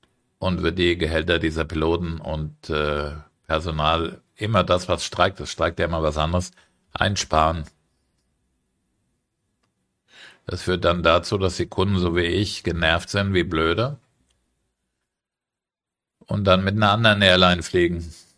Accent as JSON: {"language": "German", "country": "Germany", "lives_now": "Cyprus", "said": "meine Frau ist ja Kolumbianerin, ich bin Deutscher. Wir leben in Zypern permanent."}